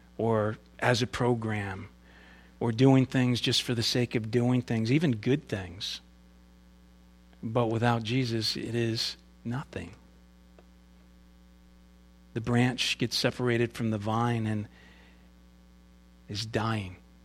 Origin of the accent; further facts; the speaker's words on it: Kirkville, United States; Or if you went to my hometown in Kirkville and went behind the old barn that was there and examined the grapevines that used to grow back there just in the field